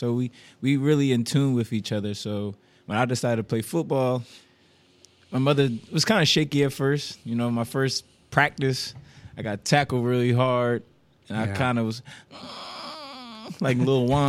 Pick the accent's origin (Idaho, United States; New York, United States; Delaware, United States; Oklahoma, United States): Delaware, United States; New Castle; First of all, I'm a local guy. I'm from Newcastle, Delaware.